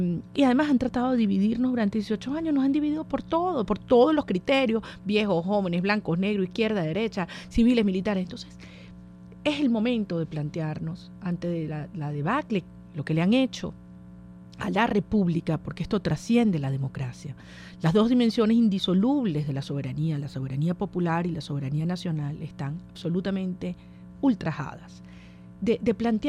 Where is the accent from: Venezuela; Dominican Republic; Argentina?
Venezuela; como mamá, como venezolana, comparto su dolor